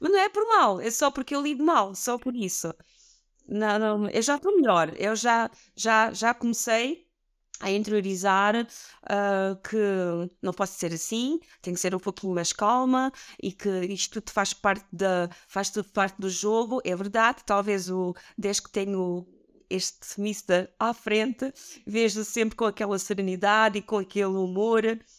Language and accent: Portuguese; southern Portugal, Portugal; porque é muito complicado fazer 300 km para baixo, porque eu sou do Sul